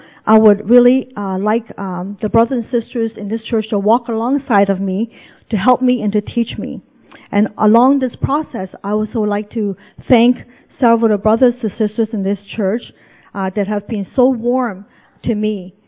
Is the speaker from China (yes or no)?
yes; China; English is a second language; moved away; Personally, I came from China this past November in the year 2012.